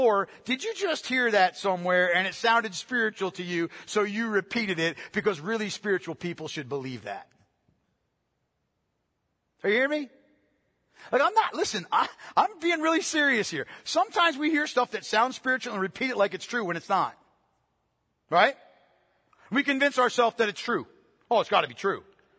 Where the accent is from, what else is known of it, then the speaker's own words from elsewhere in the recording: Canton, Pennsylvania, United States; when I was growing up in Canton, Pennsylvania, a little podunk town, I had no idea of the big world outside of Canton. That was my whole world.